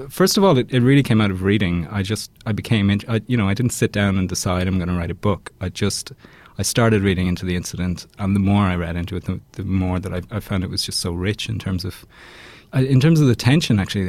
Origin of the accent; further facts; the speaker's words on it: Ireland; So I'm from Ireland.